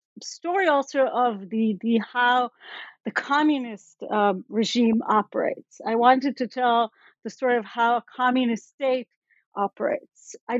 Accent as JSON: {"language": "English", "country": "Israel", "tie": "born or raised there", "second_language": "English", "said": "growing up in Israel, right?"}